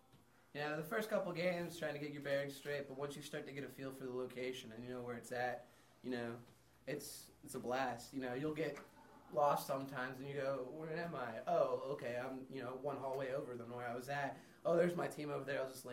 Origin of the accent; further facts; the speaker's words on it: Florida, United States; Central Florida areas. We're all spread out.